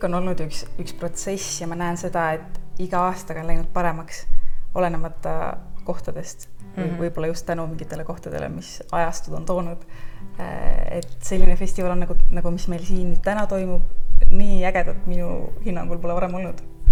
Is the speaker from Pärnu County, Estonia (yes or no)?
no; Saare County, Estonia; No ma olen kõigepealt siit samast Saaremaalt pärit, see on minu kodusaar. Ma olen siin kasvanud.